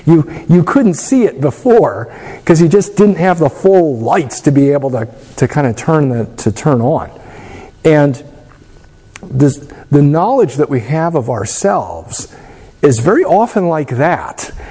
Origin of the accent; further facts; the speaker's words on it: United States; but we still pick up a lot of American things because we're Americans.